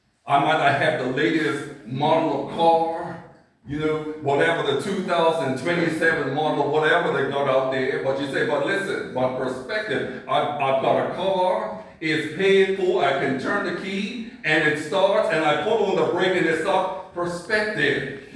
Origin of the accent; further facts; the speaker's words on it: Bermuda; also born or lived in United States; I'm originally from Bermuda. I went to the United States, and now I'm in.